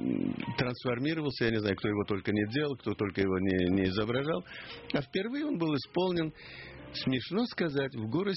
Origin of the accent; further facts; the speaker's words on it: Baku, Azerbaijan; now in Moscow, Russia; Сказали, ты как бакинец, я уже из Москвы приезжал